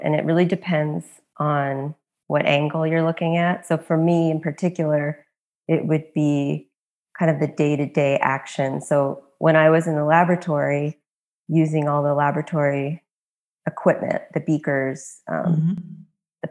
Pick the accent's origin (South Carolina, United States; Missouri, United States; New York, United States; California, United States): California, United States; San Luis Obispo; now in Los Angeles, United States; I am originally from Los Angeles, and I was mainly raised in a small town called San Luis Obispo, which is on the central coast of California. And I'm back in LA now.